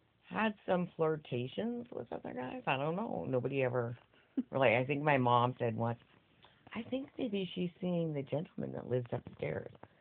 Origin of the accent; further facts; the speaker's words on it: Washington, United States; also born or lived in Texas; And I was born in Texas, and so I saw them a lot when I was little, but because family moved up to Washington when I was like 4